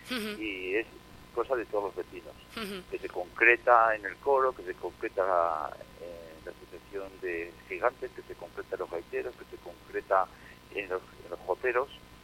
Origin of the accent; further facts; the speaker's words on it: Funes, Navarre, Spain; las jotas llegan a los que somos de Funes, pues nos llegan muchísimo al corazón